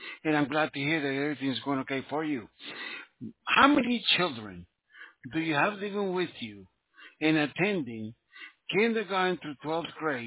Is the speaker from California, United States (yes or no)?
yes; California, United States; Well, I'm from California, sir.